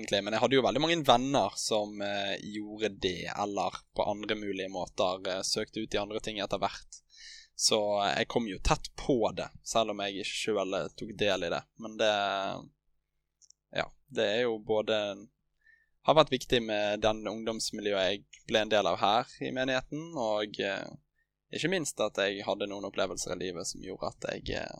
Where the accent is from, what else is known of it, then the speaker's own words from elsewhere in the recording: Sotra, Vestland, Norway; Jeg ble født og oppvokst på Sotra, eller nærmere sagt Hjelterøygen, utenfor Bergen. Og har hatt en veldig fin oppvekst her.